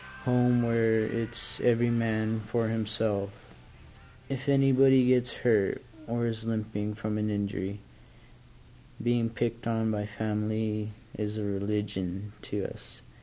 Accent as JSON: {"language": "English", "town": "Albuquerque", "region": "New Mexico", "country": "United States", "tie": "born there", "said": "I was born here in Albuquerque at the hospital near Central. Yeah, I like ride by on the bus every day. I am from the city wasteland."}